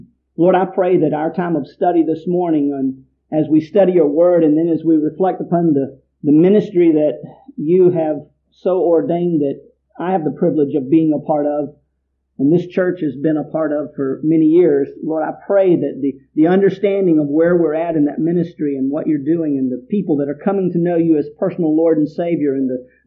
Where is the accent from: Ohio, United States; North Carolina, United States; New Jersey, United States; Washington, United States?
North Carolina, United States; now in New Hampshire, United States; Now, y'all have to understand, I'm not from New Hampshire originally, okay? I don't know if you picked up on that yet or not, but I'm really not. Originally from North Carolina